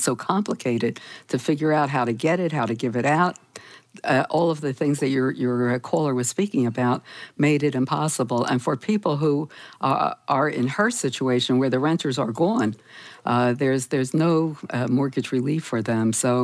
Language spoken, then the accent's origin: English; Philadelphia, Pennsylvania, United States; My hometown is Philadelphia, and so I keep on top of what happens there